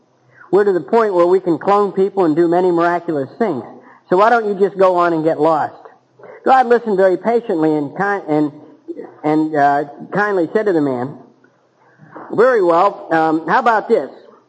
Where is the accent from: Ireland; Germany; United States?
Ireland; Now, I'm the second child, the eldest son in a family of 11 children. Okay? I'm Irish.